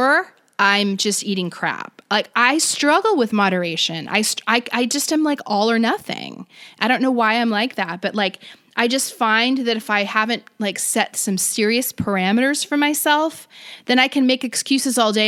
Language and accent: English; Florida, United States; now in California, United States; I mean, I'm from Florida. I go back home and it's like, bring on the casserole made with, you know, some cream of something soup.